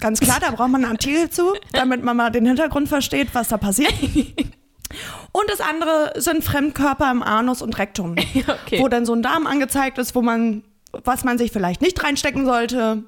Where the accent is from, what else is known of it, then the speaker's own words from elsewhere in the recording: North Rhine-Westphalia, Germany; Ich komme ja aus der Nähe von Bielefeld.